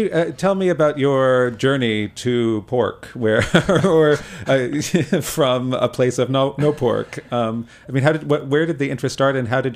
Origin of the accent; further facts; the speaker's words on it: Canada; growing up in Canada